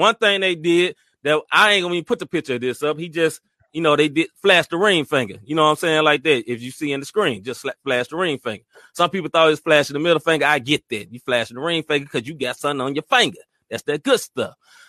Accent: the South, United States; now in St. Louis, United States; Yeah, I am from the South. I stay in St. Louis now

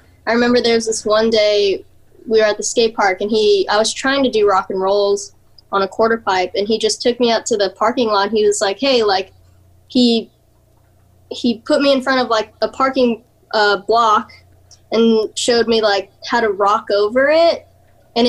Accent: San Bernardino, California, United States; My parents, when I was young, they bought a house out in San Bernardino. So I grew up skating like in the Badlands and stuff.

